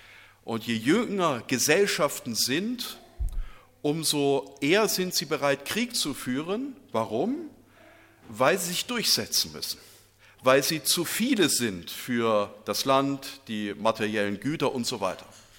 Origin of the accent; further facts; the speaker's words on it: Thuringia, Germany; weil ich schon als kleines Kind, ich komme aus dem Westen Thüringens, hatte ich guten Empfang.